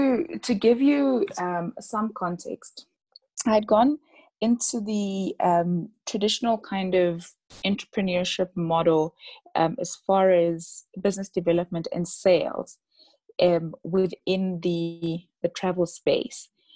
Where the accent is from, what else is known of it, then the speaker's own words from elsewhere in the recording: Botswana; also born or lived in Zambia; now in South Africa; I am currently based in South Africa, and I was born in Zambia, and to a Zambian dad and a South African mom, but I grew up in Botswana.